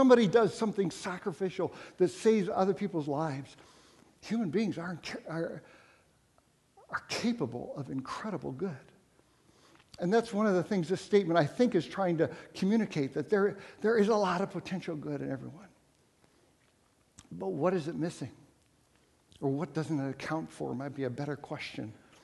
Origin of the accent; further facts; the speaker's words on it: Japan; I grew up in Japan.